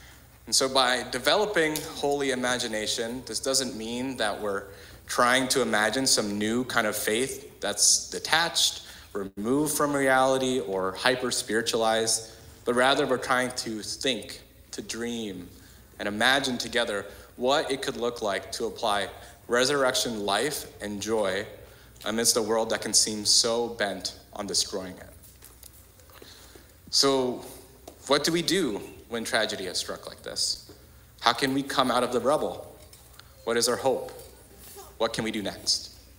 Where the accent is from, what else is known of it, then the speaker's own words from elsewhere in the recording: Canada; I am a second generation Filipino Canadian.